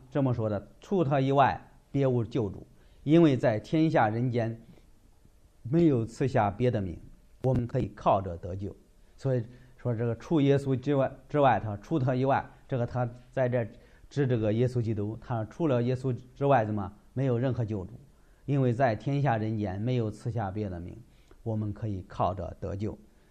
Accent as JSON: {"language": "Chinese", "country": "China", "said": "在今天，我们如果你要给这个我们中国人讲一个羊的门，也不一定说完全了解。"}